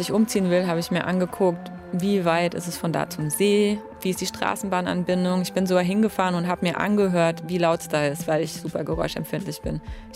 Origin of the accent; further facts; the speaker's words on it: Leipzig, Saxony, Germany; Ich bin vor einem halben Jahr umgezogen. Ich komme aus Leipzig und ich habe in der Innenstadt gewohnt und jetzt bin ich an den Stadtrand gezogen.